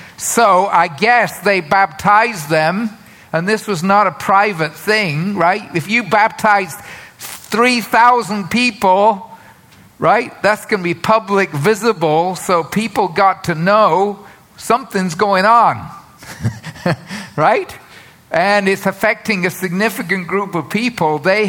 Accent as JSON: {"language": "English", "region": "England", "country": "United Kingdom", "tie": "born or raised there", "also_born_or_lived": "United States", "moved": "as an adult", "said": "I was born and raised in England, UK. When I was in my early 20s, I moved from England. The first time I left England, I went directly to Chicago and began graduate studies."}